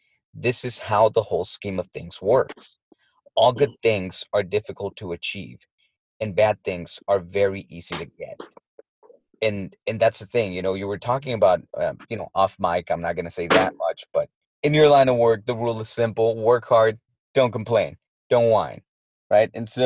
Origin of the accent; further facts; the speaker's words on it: Tijuana, Baja California, Mexico; we were raised in Tijuana. You know, and we were raised in the middle of a hill with no running water.